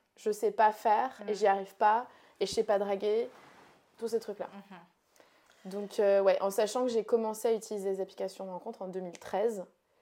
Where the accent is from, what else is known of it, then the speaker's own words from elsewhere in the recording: Paris, Île-de-France, France; je suis parisienne, mais en ce moment, j'en ai vachement marre de Paris.